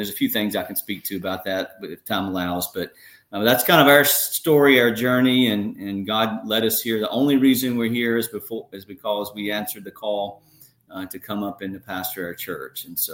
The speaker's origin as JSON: {"language": "English", "region": "North Carolina", "country": "United States", "also_born_or_lived": "Southern California", "moved": "as an adult", "said": "moved to Southern California from North Carolina. So you'll know my accent is not, yeah. Not a Washingtonian"}